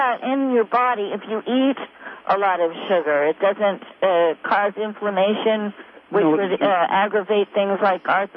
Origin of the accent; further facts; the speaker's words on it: Sewellsville, California, United States; Yes, I'm from Sewellsville here in Southern Humboldt.